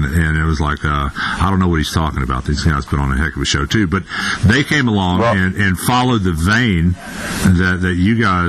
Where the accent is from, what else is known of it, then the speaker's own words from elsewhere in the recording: Lake Charles, Louisiana, United States; also born or lived in Houston; I grew up in Southwest Louisiana, outside Lake Charles.